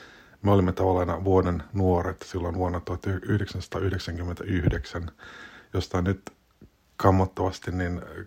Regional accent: Hämeenlinna, Kanta-Häme, Finland; moved away as an adult; also born or lived in Helsinki; now in Germany; Synnyin Hämeenlinnassa. Vuosi oli 1968, eli tässä on nyt matkaa jo kuljettu hieman. Ja kouluni kävin siellä lukion ja sitten lukion jälkeen niin suuntasin Helsinkiin

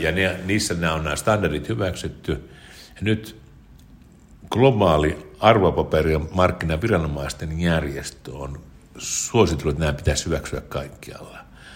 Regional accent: Mikkeli, South Savo, Finland; now in Helsinki, Finland; Me asutaan Helsingissä, mutta mä oon Mikkelistä.

